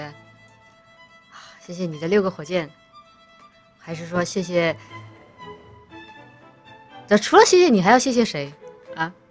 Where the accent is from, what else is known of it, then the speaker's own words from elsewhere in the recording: Chongqing, China; 可能川渝地带像我们重庆人吃佐料吃的比较重嘛